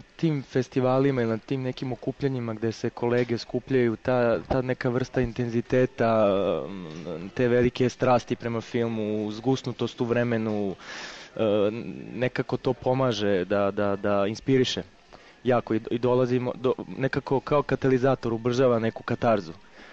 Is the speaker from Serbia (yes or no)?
yes; Gornji Milanovac, Šumadija and Western Serbia, Serbia; born there; I snimao sam film u gradu gde sam rođen, u Gornjem Milanovcu